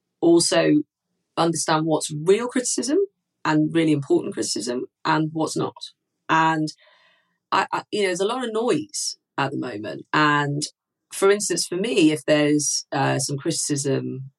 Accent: Manchester, North West England, United Kingdom; as a Mancunian

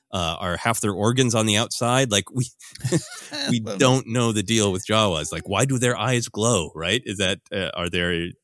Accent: Minnesota, United States; Growing up in Minnesota, where Minnesota outside of Minnesota is kind of famous for being cold.

